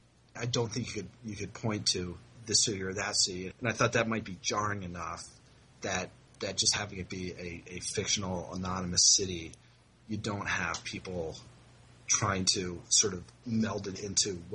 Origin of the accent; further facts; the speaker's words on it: Syracuse, New York, United States; I grew up in Syracuse, which is a very sort of ethnically diverse city, and a lot of people from Eastern Europe and different Eastern European countries.